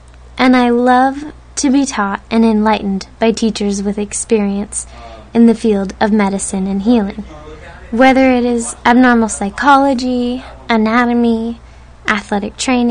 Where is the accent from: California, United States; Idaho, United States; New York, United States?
California, United States; Dana Point; I grew up in Orange County, Dana Point to be exact, and I graduated from high school there in 2003. It's a fairly small beach town